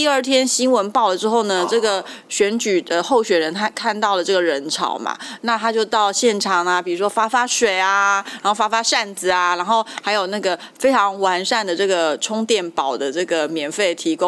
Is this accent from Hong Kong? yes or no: no; Lienchiang County, Taiwan; 像比如说以我的家乡为例，其实我也是在很偏僻的这个外岛